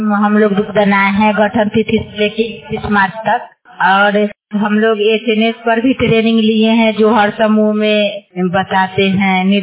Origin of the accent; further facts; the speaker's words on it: Sirsa Biran, Bihar, India; मैं सिरसा बिरन के रहने वाली हूँ